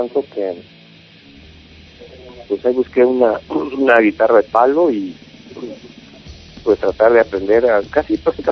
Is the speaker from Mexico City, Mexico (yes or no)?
yes; Mexico City, Mexico; born there; En el Distrito Federal.